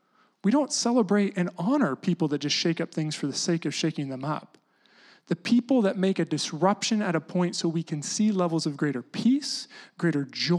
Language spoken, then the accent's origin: English; United States; I grew up in the United States in high school in a huge purity movement.